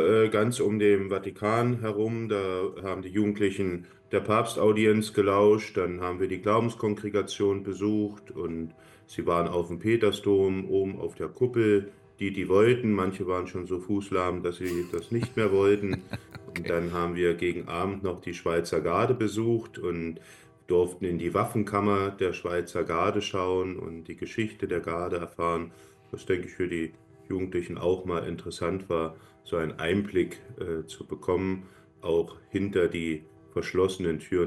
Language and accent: German; Germany; weil Deutschland ist meine Heimat